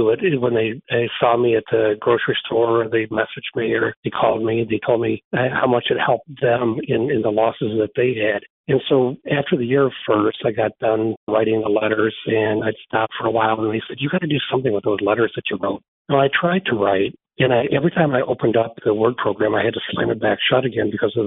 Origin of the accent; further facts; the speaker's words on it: Frankenmuth, Michigan, United States; here in my hometown of Frankenmuth